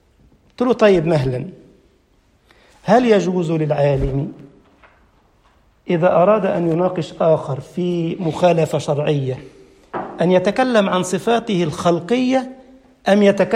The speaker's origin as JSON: {"language": "Arabic", "country": "Egypt", "said": "ويحكي قصة بتاع كده حلوة كانت قديمة عندنا في مصر"}